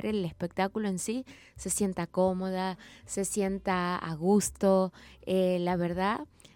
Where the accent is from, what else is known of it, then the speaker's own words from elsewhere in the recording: Argentina; tengo 28 años, soy argentina